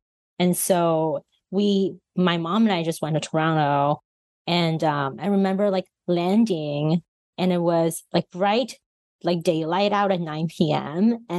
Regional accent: Harbin, Heilongjiang, China; I grew up in Northeast China in a city called Harbin. It's super cold. It's got a lot of like Russian influence. And so like Russian buildings and things.

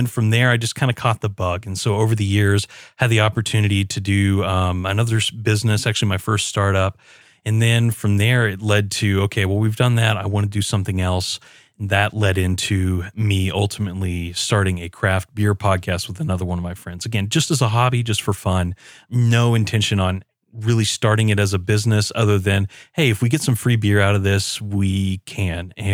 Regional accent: Knoxville, Tennessee, United States; I'm from Knoxville, Tennessee.

